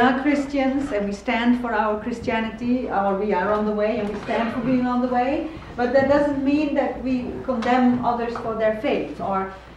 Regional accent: Netherlands; moved away as an adult; also born or lived in Egypt; now in United States; And I am originally from the Netherlands, never, of course, planned to leave ever, because the Netherlands was quite nice. But then I met my American husband, and hence I came here.

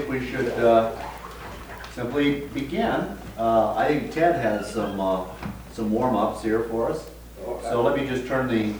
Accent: Indiana, United States; I'm from Indiana.

